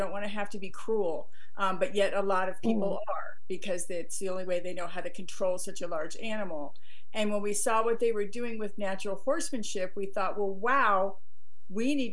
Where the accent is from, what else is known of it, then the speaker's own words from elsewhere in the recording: East Coast, United States; I was raised on the East Coast with the hoity-toity highfalutin trainers